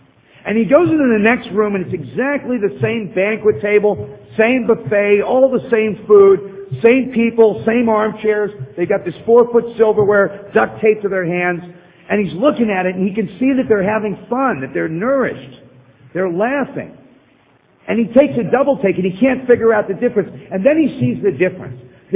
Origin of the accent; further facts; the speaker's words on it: Malibu, California, United States; I grew up in Malibu.